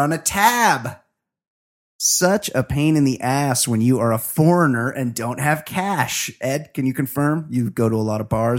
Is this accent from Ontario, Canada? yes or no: no; Alberta, Canada; I am also from Western Canada, Alberta.